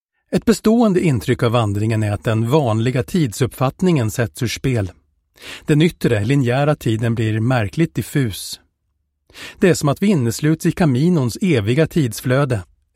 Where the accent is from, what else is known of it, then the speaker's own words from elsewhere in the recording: Stockholm, Stockholm County, Sweden; men såg mig å andra sidan inte alls som en friluftsmänniska, mer som en stockholmare som jobbar med media